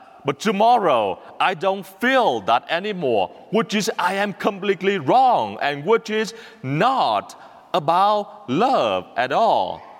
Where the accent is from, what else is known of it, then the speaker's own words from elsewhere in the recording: Vietnam; accent: Vietnamese; English is a second language; have a Vietnamese accent and then no American accent, obviously, but I have a radio accent. Because I learned English from the radio, so that's normal, right?